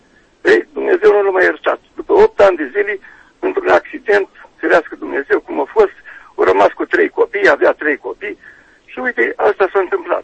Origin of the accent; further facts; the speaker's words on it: Comănești, Bacău County, Romania; de la Comănești, Bacău.